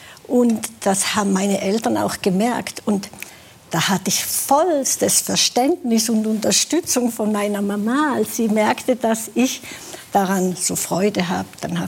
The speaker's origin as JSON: {"language": "German", "country": "Switzerland", "said": "ich habe die Schweiz, meine Heimat, ich habe ja zwei, ich fühle mich als Schweizerin mit italienischem Blut in den Adern"}